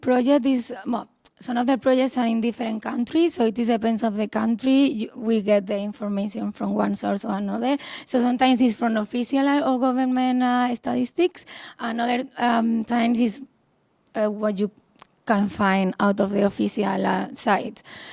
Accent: Madrid, Community of Madrid, Spain; we are from Madrid, so we wanted to do in Madrid.

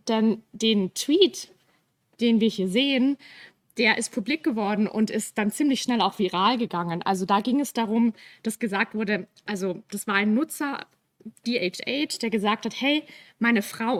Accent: Bavaria, Germany; Ich komme aus Bayern, das merkt man vielleicht.

